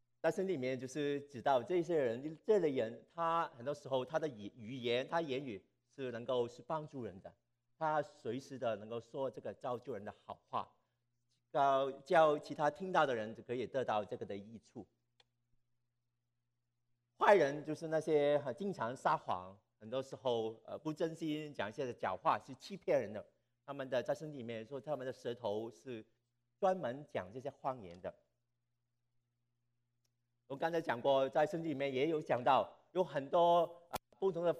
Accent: China; 这个就是好像我们中国人讲的话，心口不一，口蜜腹剑。

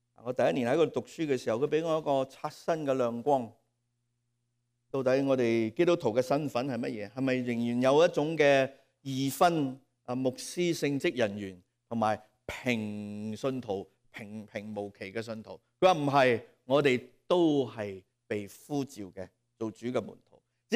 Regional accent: Hong Kong; 如果不是真的，我们香港人说真的搞出个大头佛出来。

